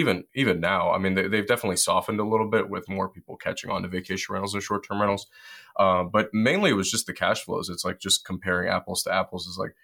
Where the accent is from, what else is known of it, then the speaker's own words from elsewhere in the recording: Detroit, Michigan, United States; Well, I grew up on 7 Mile in Woodward my parents